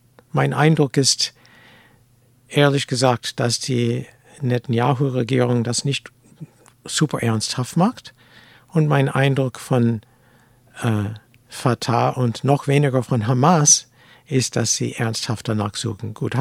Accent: United States; German is a second language; ich habe genauso viel Recht, das zu sagen, als Amerikaner.

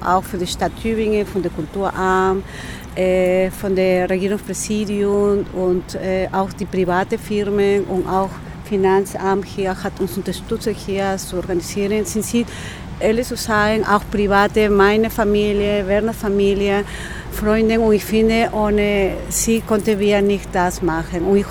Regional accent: Peru; German is a second language; also born or lived in Spain; now in United States; Ich komme aus Peru. Und ich war in Spanien 5 Jahre gelebt, in den USA hier.

